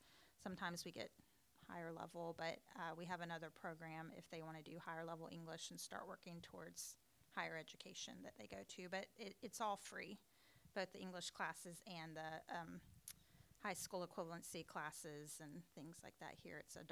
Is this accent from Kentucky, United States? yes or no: yes; Murray, Kentucky, United States; born there; I was born in Murray, Kentucky in 1975.